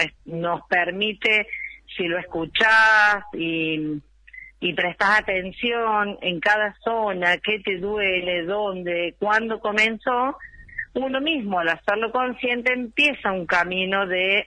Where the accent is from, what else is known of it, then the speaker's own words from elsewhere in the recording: Córdoba, Argentina; born there; nací en Córdoba, entonces tengo un lenguaje metafórico, bien a lo cordobés.